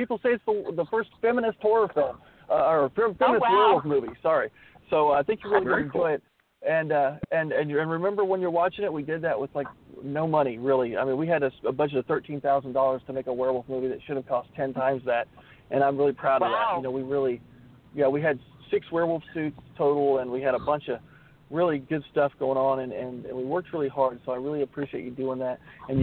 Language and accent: English; Midwest, United States; I was a kid from the Midwest and I sucked.